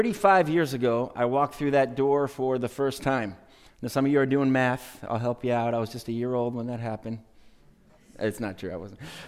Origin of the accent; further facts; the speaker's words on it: New Hampshire, United States; moved away as an adult; now in Mexico; I grew up here in New Hampshire, but this is no longer my home. We have been in Mexico since 1999